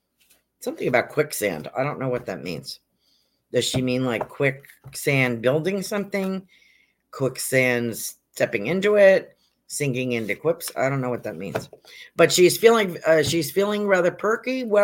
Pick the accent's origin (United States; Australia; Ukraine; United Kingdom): United States; North Salem, New York; We had one when I was growing up in North Salem, New York.